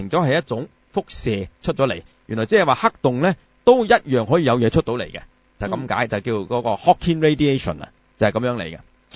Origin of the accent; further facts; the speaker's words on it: Guangdong, China; 但係我哋廣東人好少用呢個字嘅啊